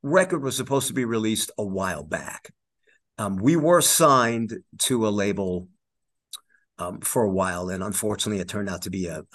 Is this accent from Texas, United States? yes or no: no; Long Island, New York, United States; So we've known Danny for a while because we're both from Long Island, New York.